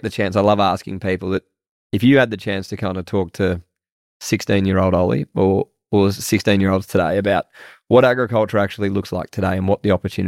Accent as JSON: {"language": "English", "town": "Sydney", "region": "New South Wales", "country": "Australia", "tie": "born or raised there", "said": "I grew up in Sydney and then came into agriculture."}